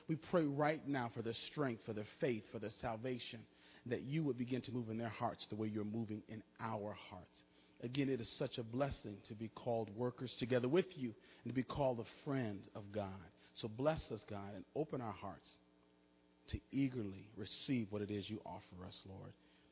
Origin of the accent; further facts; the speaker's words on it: Madison, Wisconsin, United States; I grew up in Madison, Wisconsin, and that's also where I studied.